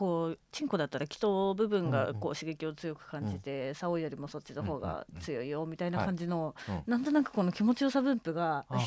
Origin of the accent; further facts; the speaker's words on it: Shizuoka, Japan; also born or lived in Nagoya; 出身は静岡だけど、うん、そうですね、18歳から4年間住んでいて